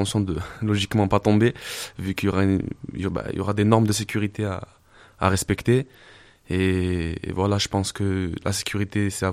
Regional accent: Manosque, Provence-Alpes-Côte d'Azur, France; On connaît tous, enfin on est tous des Manosquins et Manosquines

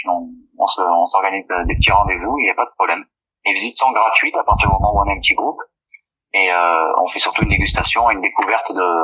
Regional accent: Orcières, Provence-Alpes-Côte d'Azur, France; on est donc déjà natif de la montagne, hein. Nous, on vient de la commune d'Orcières et particulièrement du village de Prapic. Donc c'est vraiment un village qui est au fond de la vallée

